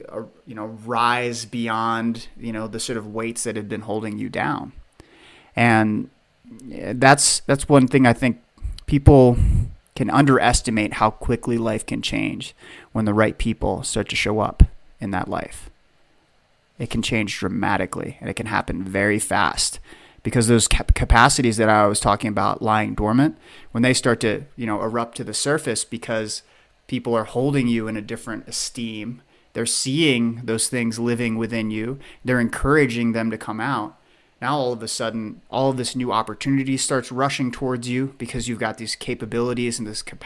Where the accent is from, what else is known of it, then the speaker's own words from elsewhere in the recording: Pennsylvania, United States; because I grew up in Pennsylvania. When I moved to Colorado, I knew a single individual